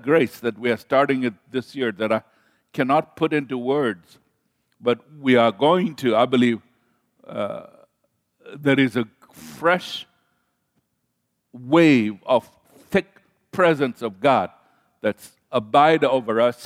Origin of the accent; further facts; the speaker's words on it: Kenya; I love to see. I was raised up in Kenya on the shoreline.